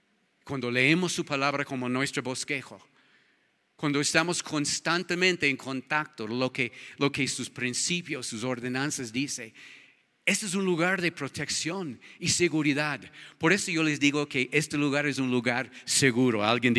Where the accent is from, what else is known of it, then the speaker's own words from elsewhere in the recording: Ecuador; now in United States; cuando yo voto en mi país, en el otro país mío, tengo dos países, Ecuador y los Estados Unidos